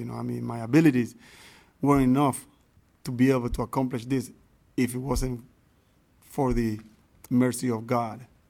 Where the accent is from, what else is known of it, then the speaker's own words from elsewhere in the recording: Panama; English is a second language; Well, definitely my hometown in Panama, it had to be a party.